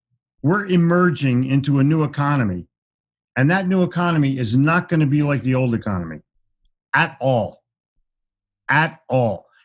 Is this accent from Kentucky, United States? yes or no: no; Philadelphia, Pennsylvania, United States; You know, I neglected to tell you I'm from Philly